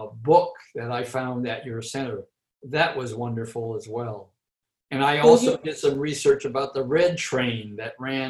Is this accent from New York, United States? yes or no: no; California, United States; English is a second language; So I grew up on Harrison Street between 7th and 8th Street into this Chinese-speaking household. So I didn't start learning English really until I went to Lincoln School in the mid-40s.